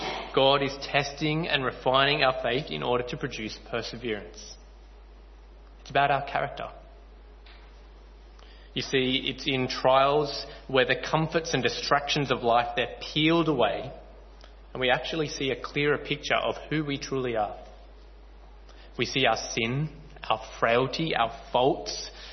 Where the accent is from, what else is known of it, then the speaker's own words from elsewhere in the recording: Sutherland Shire, New South Wales, Australia; I preached on this passage 3 weeks ago in the church I grew up in the Sutherland Shire.